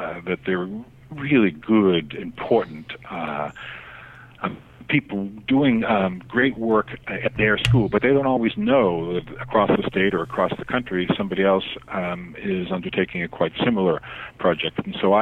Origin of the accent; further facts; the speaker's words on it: Walpole, Massachusetts, United States; I grew up in Walpole, Massachusetts. As the son of two public school teachers. My mom taught fifth grade in Walpole Public Schools, and my dad actually started out as a shopkeeper in Massachusetts.